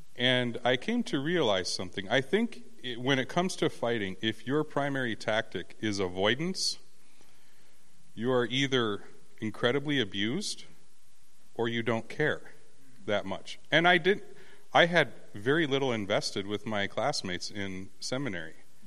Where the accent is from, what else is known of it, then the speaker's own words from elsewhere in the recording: Minnesota, United States; And I'm Minnesotan, which doesn't show emotion, and I'm Native American, so we have that generational stoicism there, and it shows.